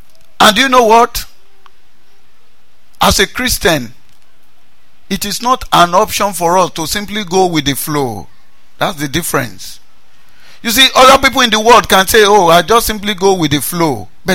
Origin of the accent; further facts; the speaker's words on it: Jebba, Kwara, Nigeria; when I grew up in Jeba, there was a visiting doctor that used to come